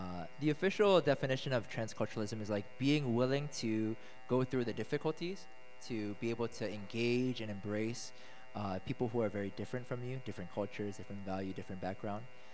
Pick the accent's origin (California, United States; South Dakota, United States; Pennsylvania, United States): Pennsylvania, United States; Philadelphia; Like, I grew up in Philadelphia. My parents are immigrants. I come from, like, a blue-collar background. Majority of my neighborhood was black.